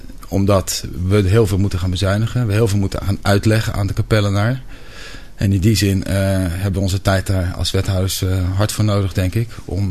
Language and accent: Dutch; Rotterdam, South Holland, Netherlands; now in Capelle aan den IJssel, Netherlands; Nou, ik ben getrouwd, 44 jaar. Ik ben Rotterdammer eigenlijk, van origine. Ik woon al 20 jaar in Capelle.